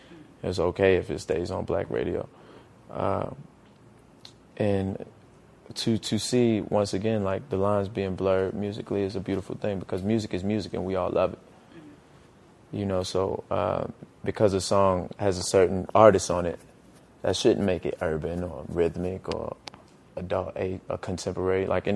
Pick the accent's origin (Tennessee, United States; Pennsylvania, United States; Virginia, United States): Virginia, United States; Petersburg; You know, in my hometown of Petersburg, when I was first trying to get on, I would pull over and pop the trunk and sell CDs